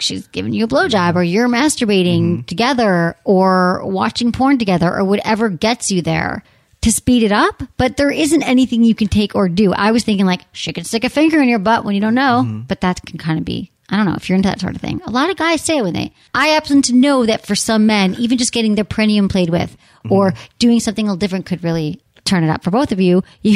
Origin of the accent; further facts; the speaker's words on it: Michigan, United States; My home state.